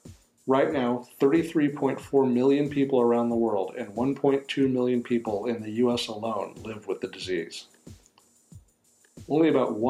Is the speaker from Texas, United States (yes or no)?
yes; Dallas, Texas, United States; from Dallas, Texas.